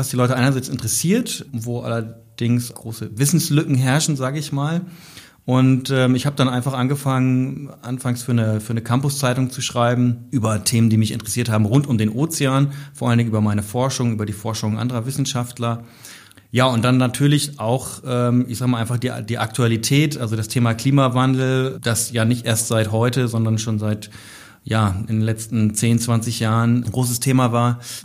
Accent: Lohne, Lower Saxony, Germany; Und habe auch in Lohne mein Abitur abgelegt, Zivildienst gemacht. Ja, insofern habe ich also meine Kindheit und meine Jugend im Oldenburger Münsterland verbracht.

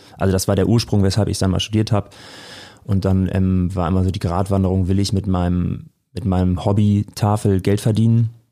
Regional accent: Hamburg, Germany; ich bin in Hamburg zur Schule gegangen, habe hier mein Abitur gemacht und habe hier auch studiert

